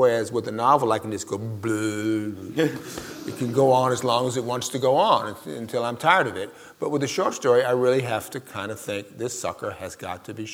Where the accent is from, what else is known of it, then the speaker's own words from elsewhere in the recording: Mississippi, United States; and also I came from Mississippi. You know, Eudora Welty lived up the street from me.